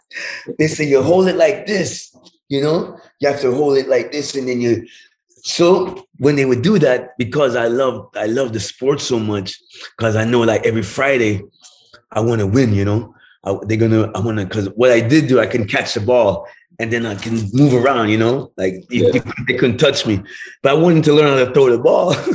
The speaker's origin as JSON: {"language": "English", "country": "Jamaica", "tie": "born or raised there", "moved": "yes", "lives_now": "United States", "said": "So anyway, that was me growing up in Jamaica. So I came to America now."}